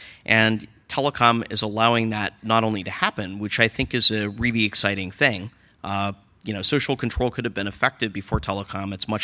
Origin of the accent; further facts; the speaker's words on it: Washington, United States; even in my home state of Washington